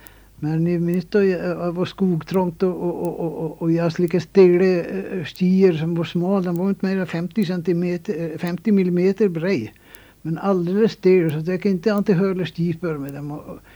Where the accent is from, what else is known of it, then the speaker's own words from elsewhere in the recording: Sälen, Dalarna County, Sweden; jag är från Selen och lite Trollstrand